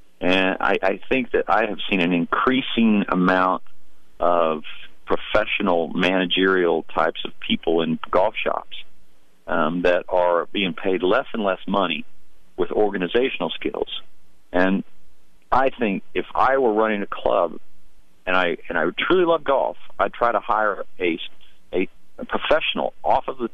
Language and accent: English; Dallas, Texas, United States; I grew up in Dallas. I have a lot of mutual friends to Jordan Spieth. We went to the same school.